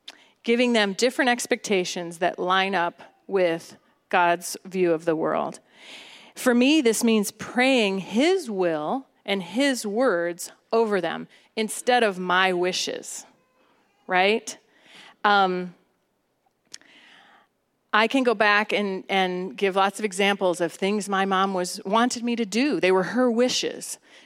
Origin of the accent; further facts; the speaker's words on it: Cleveland, Ohio, United States; I mean, it's not that I grew up in Cleveland, Ohio, so it was very different than snow day